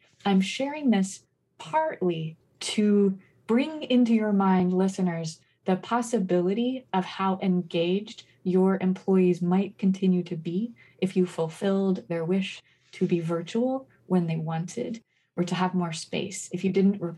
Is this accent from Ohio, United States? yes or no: no; New Haven, Connecticut, United States; And this was a story that Gloria Steinem told when she came to my hometown of New Haven.